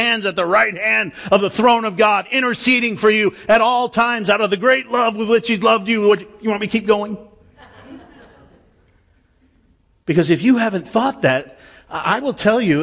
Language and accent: English; Nevada, United States; I grew up in Northern Nevada, where Mormonism is very prevalent.